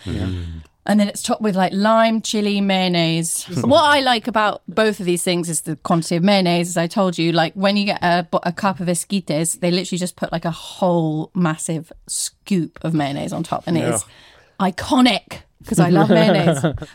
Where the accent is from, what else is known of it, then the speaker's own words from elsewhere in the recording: United Kingdom; So they're not as we British people know tacos to be.